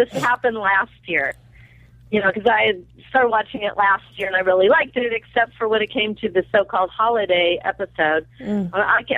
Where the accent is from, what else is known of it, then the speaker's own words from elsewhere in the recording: Sherman Oaks, California, United States; Hi, I'm from Sherman Oaks, California.